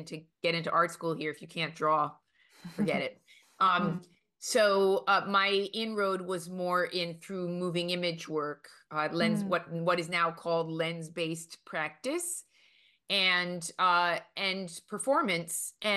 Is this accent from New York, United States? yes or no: yes; New York City, New York, United States; Well, I was born and raised in New York. I am the first American born in a Cuban immigrant family. And I grew up in Manhattan and the Bronx mostly, and then moved to Brooklyn